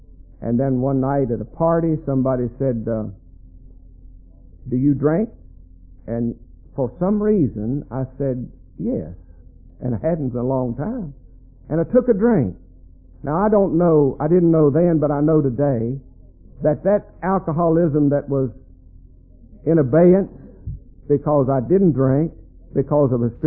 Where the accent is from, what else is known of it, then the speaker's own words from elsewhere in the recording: Kannapolis, North Carolina, United States; I just went to work in the mill like everybody else in my hometown and worked there for a number of years.